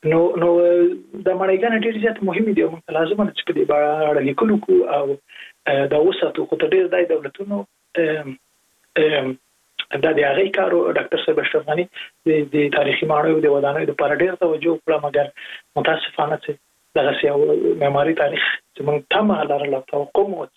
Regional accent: Afghanistan; now in Europe; زه په جره لابات کې لوی سوی

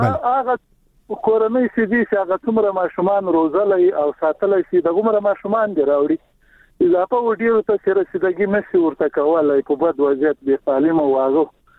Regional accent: Paktia, Afghanistan; موږ د پکتیا خو یو غرنه ولایت ته

